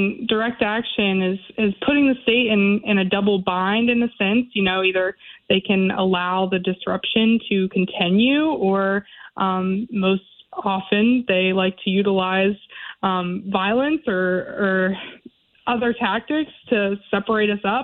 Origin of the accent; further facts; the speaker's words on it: West Virginia, United States; I'm from West Virginia, and to just see the ways that our state has changed